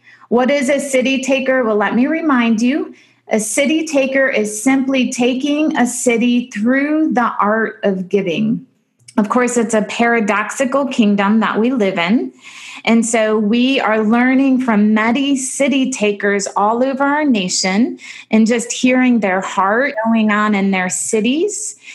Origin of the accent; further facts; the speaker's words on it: Toledo, Ohio, United States; And some of you may know that Toledo is my hometown.